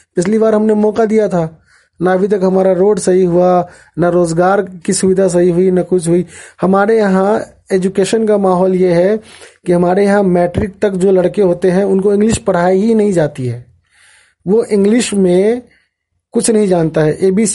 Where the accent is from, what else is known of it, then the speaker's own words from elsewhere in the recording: Bihar, India; ये हमारे बिहार की हालत है, ठीक है? और हम इसी में पलेंगे, बड़े होएंगे, मर जाएंगे